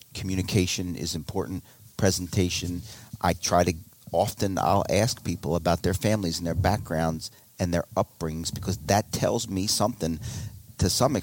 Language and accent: English; Germantown, Pennsylvania, United States; I grew up on High Street in Germantown, a few blocks from Martin Luther King High School